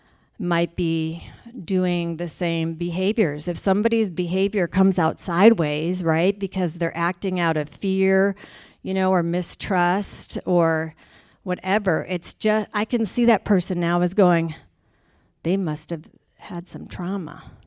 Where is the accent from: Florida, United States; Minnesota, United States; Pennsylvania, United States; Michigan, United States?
Michigan, United States; So the last time I went home, because I'm from Michigan originally